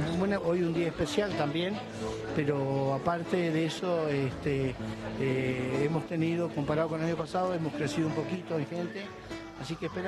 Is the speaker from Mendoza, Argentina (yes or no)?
yes; Tunuyán, Mendoza, Argentina; now in Ushuaia, Argentina; Yo soy de Mendoza, exactamente de Tunuyán.